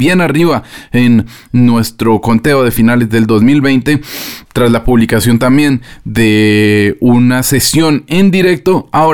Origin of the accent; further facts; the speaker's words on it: Bogotá, Colombia; que somos bogotanos